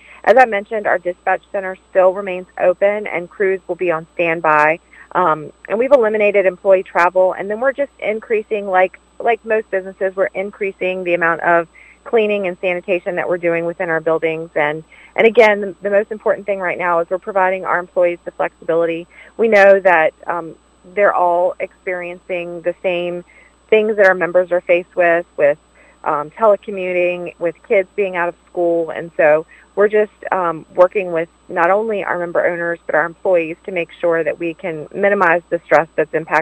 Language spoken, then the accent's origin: English; Virginia, United States; I'm actually talking to you from my hometown of Louisa County.